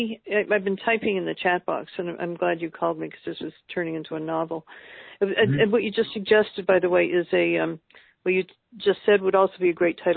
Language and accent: English; Toronto, Ontario, Canada; born there; also born or lived in Los Angeles, United States / South of France; I lived in a sunny climate. I lived in L.A. for like 35, 36 years. I've lived in the south of France. And I was born in Toronto